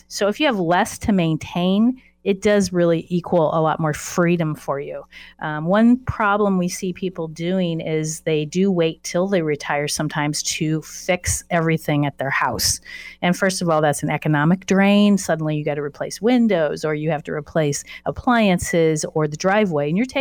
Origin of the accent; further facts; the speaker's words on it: California, United States; Well, I came from California, and trust me, we did see a lot of appreciation out in California, but that is not the norm.